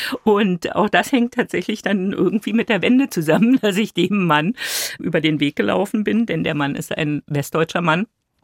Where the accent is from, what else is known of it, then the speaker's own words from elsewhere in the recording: Babelsberg, Brandenburg, Germany; ich bin ja in Babelsberg groß geworden, grenzt ja an West-Berlin, damals West-Berlin für uns, das heißt, die Mauer ist immer präsent gewesen